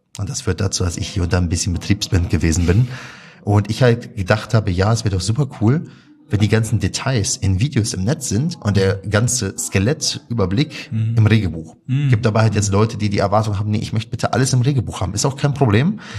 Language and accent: German; Würzburg, Bavaria, Germany; wo ich aufgewachsen bin in Würzburg, nennt man das Ding Leberkäsbrötchen.